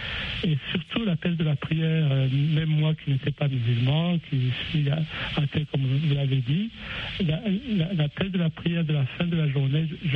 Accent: Burundi; born there; je suis athée, mais il faut aussi préciser que je suis né au Burundi

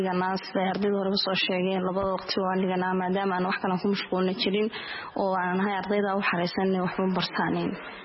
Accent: Sarmaayo, Sool, Somalia; Deegaankan ka imid waxaan ka imid deegaanka Sarmaayo

